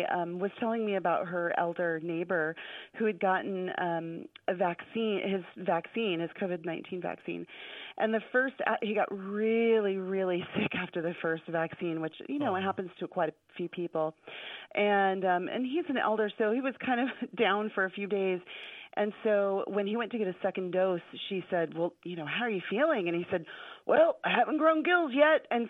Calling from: Anchorage, Alaska, United States; I'm calling from Anchorage, Alaska, and I am so happy to be talking to you guys.

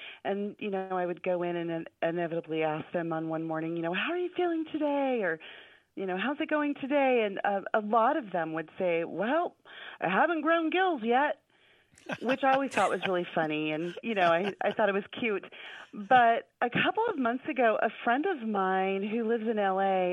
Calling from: Anchorage, Alaska, United States; I'm calling from Anchorage, Alaska, and I am so happy to be talking to you guys.

